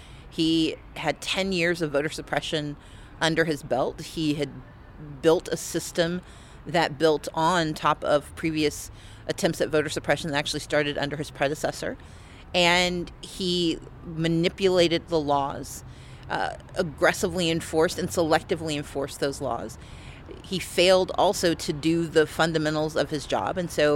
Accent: United States; Democracy is ours. I am an American.

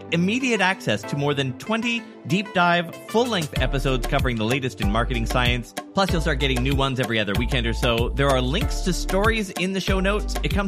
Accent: Canada; Look, I'm from Canada where people voluntarily drink clam juice for brunch, so actually, this doesn't sound so bad.

